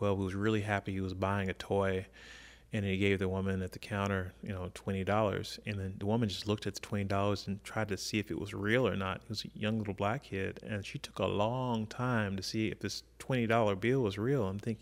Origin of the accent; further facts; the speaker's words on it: the South, United States; I think when I was growing up in the South, we used to say, don't talk about three things, religion, politics, and abortion.